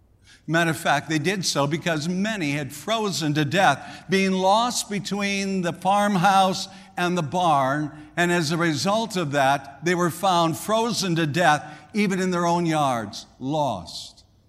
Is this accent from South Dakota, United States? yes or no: yes; South Dakota, United States; You know, growing up in South Dakota, winters were nothing short of absolutely being brutal.